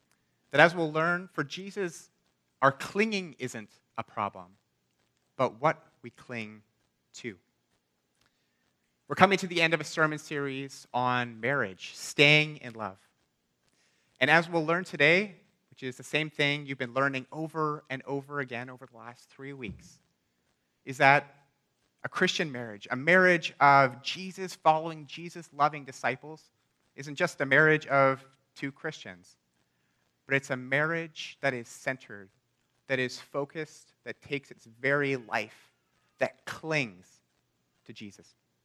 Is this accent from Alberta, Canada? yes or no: no; New Westminster, British Columbia, Canada; I grew up in the Lower Mainland, in New Westminster in particular, and I've spent my whole life either in New West or Vancouver, except for 1 year where I lived and studied in Denmark, which is a country in Europe.